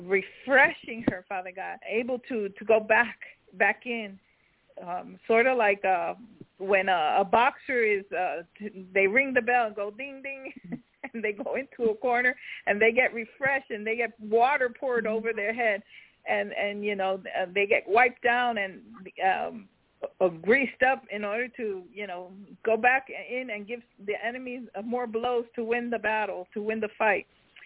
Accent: New York, United States; That's where I'm from New York.

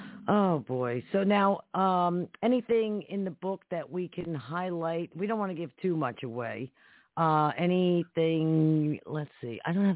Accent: Harrison, New Jersey, United States; it was a little tiny city that I'm originally from Harrison. You know that area.

